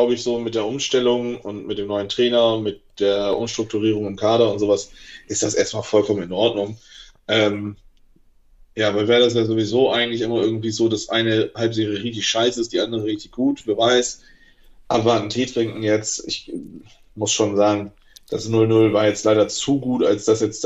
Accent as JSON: {"language": "German", "town": "Augsburg", "region": "Bavaria", "country": "Germany", "said": "Als Augsburger"}